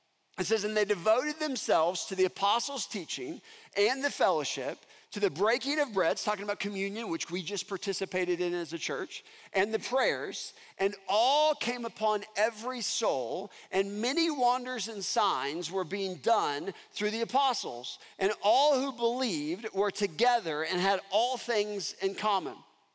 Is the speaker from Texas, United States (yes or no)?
yes; Texas, United States; because we were going slow because we're from Texas.